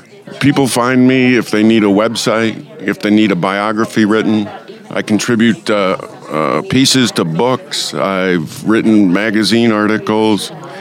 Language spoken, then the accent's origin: English; Cleveland, Ohio, United States; moved away as an adult; now in Las Vegas, United States; Yes, I grew up in Cleveland. I worked in newspapers on both sides of town.